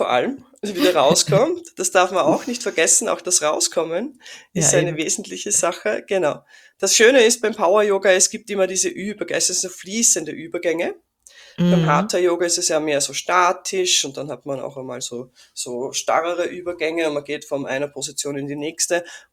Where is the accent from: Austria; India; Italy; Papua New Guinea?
Austria; Also ich komme aus Österreich und es war in Österreich noch gar nicht so wirklich bekannt